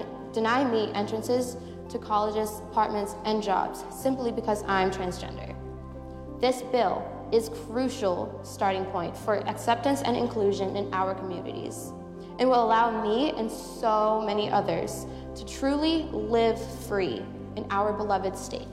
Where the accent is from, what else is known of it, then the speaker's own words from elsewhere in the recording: West Ossipee, New Hampshire, United States; I am from West Ossipee. I am 17 years old.